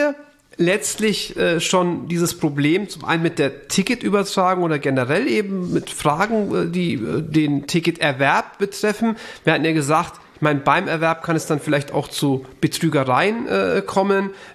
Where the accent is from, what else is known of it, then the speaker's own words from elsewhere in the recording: Denizli, Turkey; weil das ist auch in meiner Heimat in Denizli so